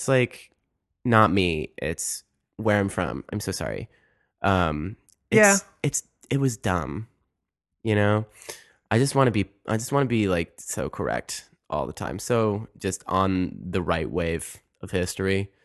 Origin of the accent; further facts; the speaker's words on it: Morgantown, West Virginia, United States; I grew up in Morgantown, West Virginia.